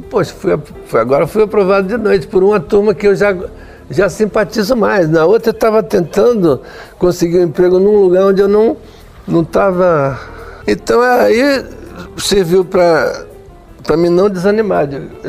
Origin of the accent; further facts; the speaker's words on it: Brazil; eu queria arrumar um emprego aqui, tocar piano, sou brasileiro.